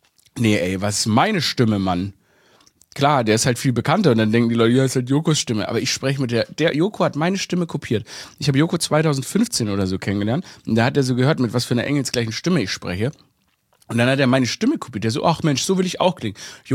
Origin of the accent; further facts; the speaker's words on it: Stuttgart, Baden-Württemberg, Germany; Ich bin ja in Stuttgart aufgewachsen, nicht?